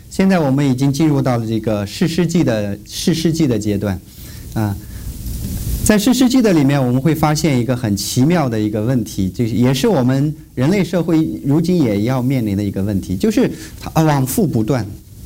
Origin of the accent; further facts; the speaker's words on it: Urumqi, Xinjiang, China; 你知道我们是新疆那边嘛，乌鲁木齐，所以冬天的话很冷的。